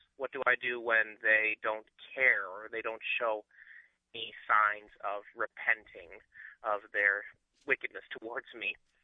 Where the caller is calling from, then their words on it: Edmonton, Alberta, Canada; I'm from Edmonton, Alberta, Canada